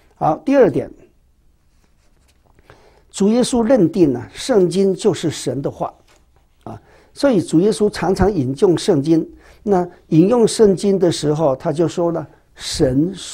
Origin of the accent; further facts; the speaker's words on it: China; 就是好像我们中国人有的人老师在讲课的时候会说孔子怎么说